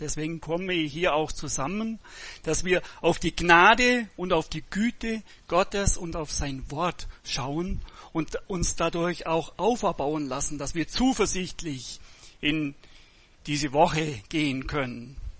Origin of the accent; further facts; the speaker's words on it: Bavaria, Germany; Und ich bin mir sicher, bei uns im Allgäu würde das nicht passieren.